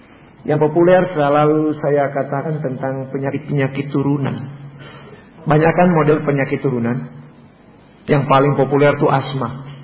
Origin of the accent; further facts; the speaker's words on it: Manado, North Sulawesi, Indonesia; Karena dia tahu saya orang Manado.